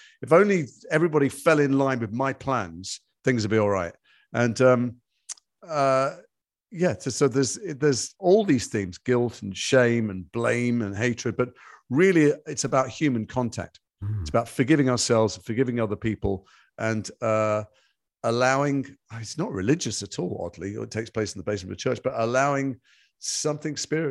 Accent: Liverpool, North West England, United Kingdom; I'm from Liverpool. It's in my blood.

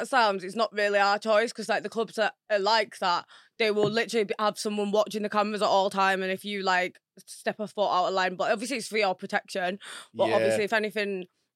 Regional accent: Wakefield, Yorkshire and the Humber, United Kingdom; Depends, but as well, because like I said, I'm from Wakefield. I work in Wakefield sometimes as well

